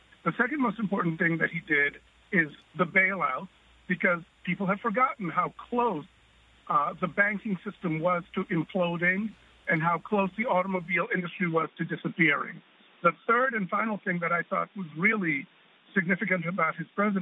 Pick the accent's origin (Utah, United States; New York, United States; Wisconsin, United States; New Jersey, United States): New York, United States; As a New Yorker, Osama bin Laden brought down our World Trade Center towers